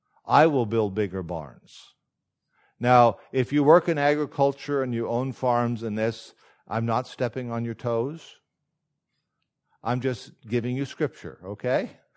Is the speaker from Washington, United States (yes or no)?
yes; Washington, United States; also born or lived in Kansas; I'm from Washington State. My mom and dad are both gone.